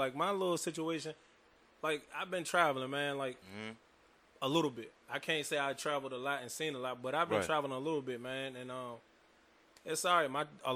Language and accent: English; Antigua & Barbuda; born there; So, now I was born overseas, bro. I was born in Antigua and Barbuda.